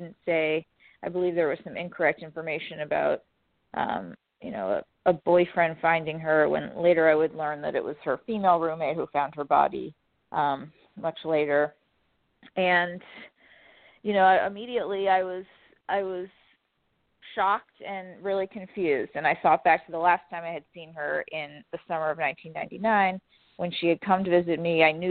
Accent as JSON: {"language": "English", "region": "New Jersey", "country": "United States", "tie": "born or raised there", "said": "Sure. Well, I grew up in New Jersey, and my first childhood best friend was a girl named Ashley"}